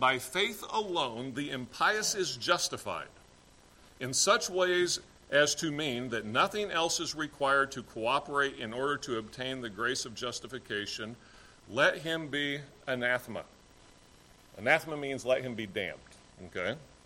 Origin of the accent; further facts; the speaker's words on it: Indiana, United States; I grew up in Indiana, so again, you know, maybe that's part of the reason why.